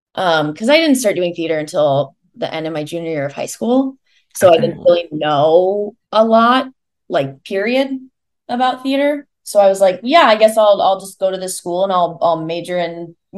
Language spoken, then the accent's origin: English; Iowa, United States; I am from the Midwest. I grew up in Iowa.